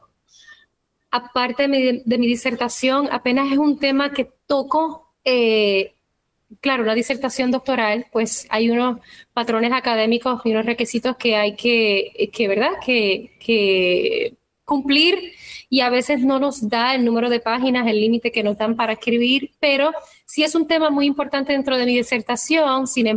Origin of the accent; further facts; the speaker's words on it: Mayagüez, Puerto Rico; De hecho, mi ciudad natal, Mayagüez, fue fundada por canarios anusín.